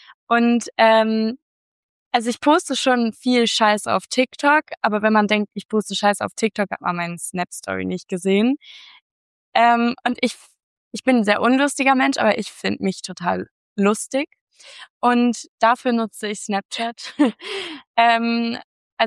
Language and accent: German; Hamburg, Germany; ich wohne in Hamburg, eine Stadt, oder nee, ich komme aus Hamburg, eine Stadt, in der sehr viele Influencer und bekannte Leute wohnen.